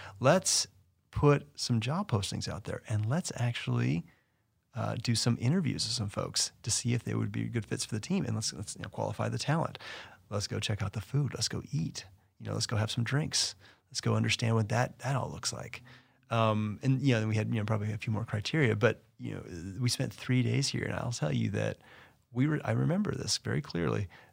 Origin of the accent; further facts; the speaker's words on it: Los Angeles, California, United States; The LA market is great. It's my hometown. I love LA.